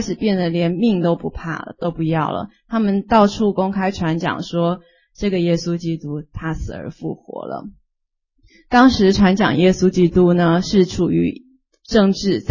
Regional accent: China; 反而我们中国人是有一句话说杀头的生意有人做，赔钱的生意没人做。

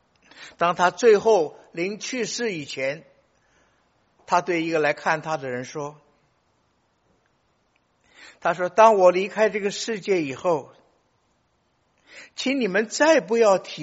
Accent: China; 不像我们中国，我们中国人虽然方言很多，文字都一样

